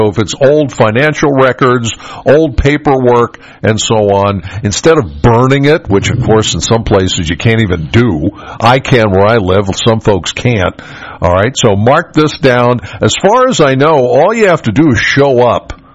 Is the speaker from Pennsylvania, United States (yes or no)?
yes; Penns Valley, Pennsylvania, United States; now granted, I'm from Penns Valley, a rural area. I'm very familiar with FFA.